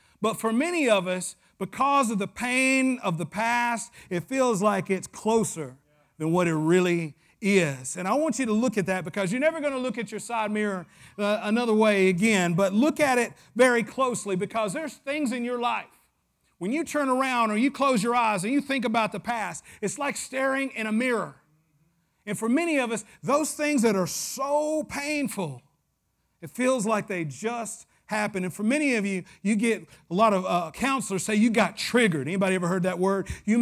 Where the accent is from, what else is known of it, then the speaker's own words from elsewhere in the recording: Tennessee, United States; from a small county in West Tennessee. But for some of you, they know your name. I know when I go to my hometown, Pastor Lance, I can walk down the street. There's only 10,000 people in the county.